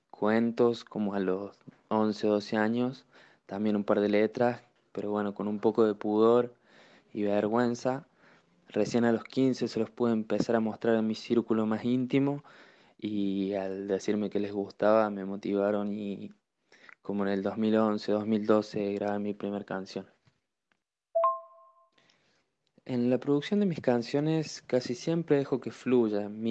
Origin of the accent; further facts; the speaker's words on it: Santa María de Punilla, Córdoba, Argentina; Soy de Santa María de Punilla, Córdoba, Argentina